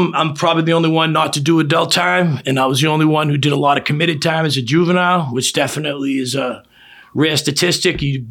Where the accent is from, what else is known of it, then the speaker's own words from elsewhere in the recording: Tewksbury, Massachusetts, United States; Well, I grew up in Tewksbury, like you said, born and raised. You know, I've spent the majority of my life there.